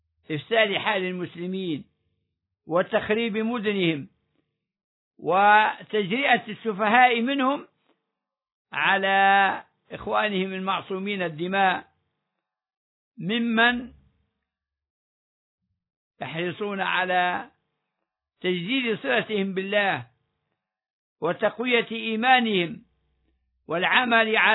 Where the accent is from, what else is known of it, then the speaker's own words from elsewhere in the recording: Libya; هم أبناء سبيل دخلوا إلى بلادنا ليبيا